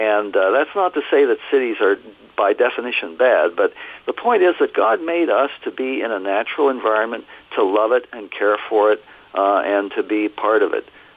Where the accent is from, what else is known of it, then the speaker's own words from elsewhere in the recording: Florida, United States; also born or lived in Ohio; Florida was for me. I was back there, you know, when I was a child. We moved from Ohio to Florida, and I spent some very formative years there.